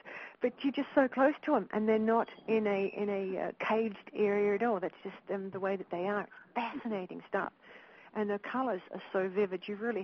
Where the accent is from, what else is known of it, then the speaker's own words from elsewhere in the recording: Australia; as soon as they hear that I'm from Australia